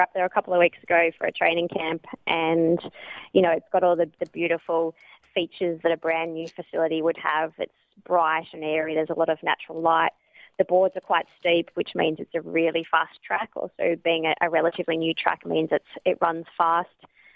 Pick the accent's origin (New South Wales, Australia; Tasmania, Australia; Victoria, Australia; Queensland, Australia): Victoria, Australia; Geelong; You know, my hometown, you know, Geelong is such a sport mad place, and it's where, you know, I learned everything about being an athlete as a kid and as a teenager.